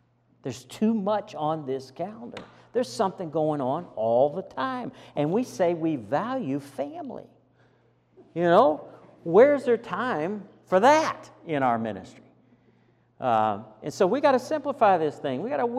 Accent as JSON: {"language": "English", "region": "Virginia", "country": "United States", "tie": "born or raised there", "said": "well, I grew up in Virginia, you know, when you put your overalls on, you're going out to do some work"}